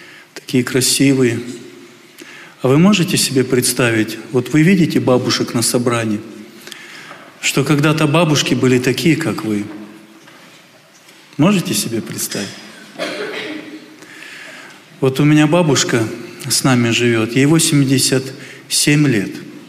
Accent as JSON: {"language": "Russian", "town": "Protasovo", "region": "Altai Krai", "country": "Russia", "said": "Так обычно дети, подростки меня называют. Я с Алтая, с Протасова. Там живу, совершаю служение."}